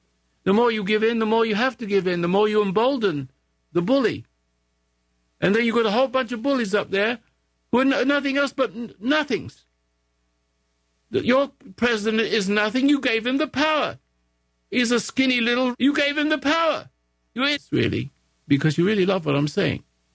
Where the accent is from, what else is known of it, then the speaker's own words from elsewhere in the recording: England, United Kingdom; now in United States; I'm an Englishman. I became American.